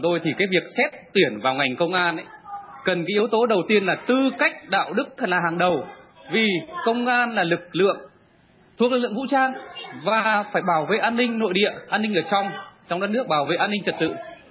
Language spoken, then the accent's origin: Vietnamese; Northern Vietnam, Vietnam; Cái trường hợp mà xét lý lịch ý, đối với những người dân miền Bắc chúng tôi từ thời bao cấp ý